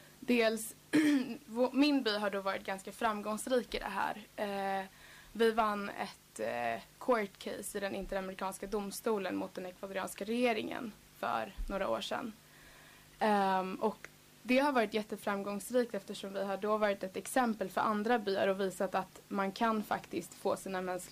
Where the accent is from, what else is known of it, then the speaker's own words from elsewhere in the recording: Sarayaku, Pastaza, Ecuador; eftersom jag kommer från Sarayaco så har jag länge under hela min uppväxt och hela mitt liv så har jag kämpat mot oljeutvinning i Amazonas.